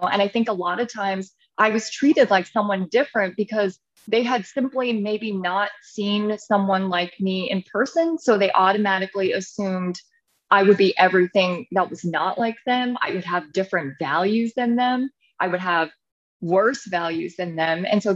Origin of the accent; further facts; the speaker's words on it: Santa Rosa, California, United States; I grew up in California, Northern Bay Area in Santa Rosa.